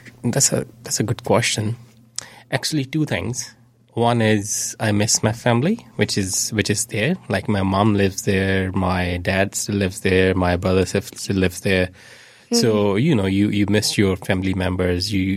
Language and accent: English; Lahore, Punjab, Pakistan; born there; English is a second language; As you know, I was born in Lahore, and Lahoris are famous to be heavy eaters.